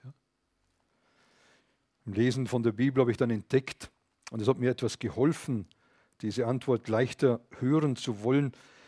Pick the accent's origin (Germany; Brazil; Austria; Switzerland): Austria; Ich kann als Österreicher nicht als Schweizer handeln.